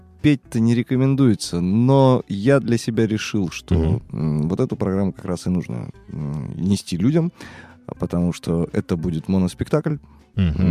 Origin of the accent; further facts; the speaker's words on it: Yekaterinburg, Sverdlovsk Oblast, Russia; born there; also born or lived in Saint Petersburg / Kirov; now in Rostov-on-Don, Russia; У меня папа военный, поэтому я родился в Свердловске, жил в Питере, потом 18 лет, 19 где-то в Кирове, Вятка. Потом переехал в Ростов, и вот сейчас 10 лет в Ростове живу.